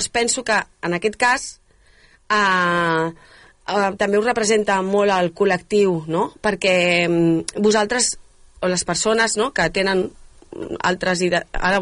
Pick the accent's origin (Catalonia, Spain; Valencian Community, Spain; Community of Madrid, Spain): Catalonia, Spain; El Vendrell; jo quan més conec el meu poble, més m'agrada. O sigui, quan més conec el Vendrell, més m'agrada el Vendrell.